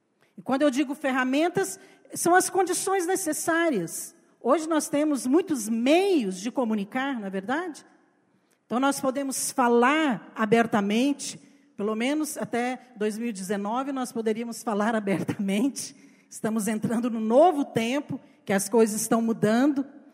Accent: Cumari, Goiás, Brazil; ela foi parar na cidade de Cumari, que é a cidade onde eu cresci.

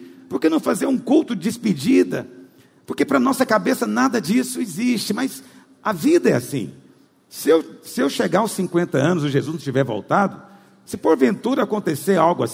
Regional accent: Goiás, Brazil; Então, eu sei que é um assunto chato de se falar, porque, você sabe, nós somos goiano.

